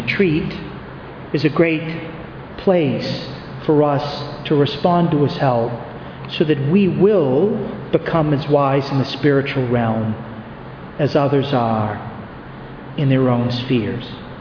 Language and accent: English; New England, United States; I come from New England, where we have the best football team in the country.